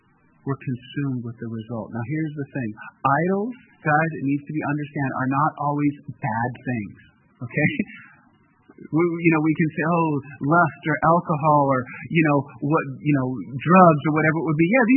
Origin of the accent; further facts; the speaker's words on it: California, United States; Where I grew up in the South Bay, San Francisco Peninsula, education was very much a cultural idol.